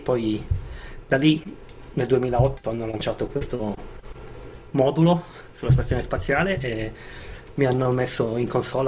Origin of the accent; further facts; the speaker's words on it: Savona, Liguria, Italy; Io sono di Savona, ho fatto l'università a Torino